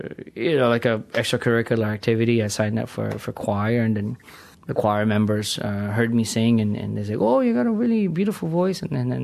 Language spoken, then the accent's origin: English; Tanay, Calabarzon, Philippines; I grew up in Tanay Rizal, which is like a, you know, a provinciano, we call it. I'm a provinciano. I'd never really go to Manila.